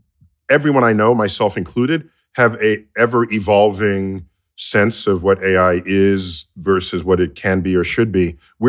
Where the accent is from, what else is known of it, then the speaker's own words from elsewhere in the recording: United States; I mean, I grew up here in the United States, and I remembered in the 1960s and 70s, we're free